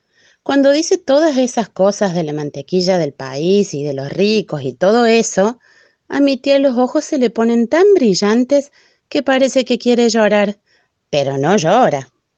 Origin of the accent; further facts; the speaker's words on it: Anisacate, Córdoba, Argentina; del Valle de Anisacate